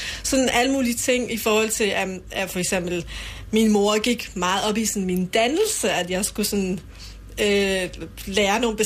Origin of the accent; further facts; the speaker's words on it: Iran; Jeg var født og opvokset i Iran, hvor jeg havde et superprivilegeret tilværelse.